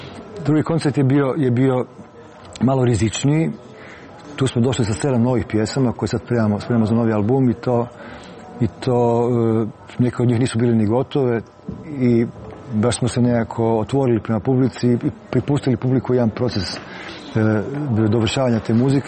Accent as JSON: {"language": "Croatian", "region": "Krapina-Zagorje County", "country": "Croatia", "said": "Ja nisam baš Međimurec, ja sam iz Zagorja, su moji porijeklom"}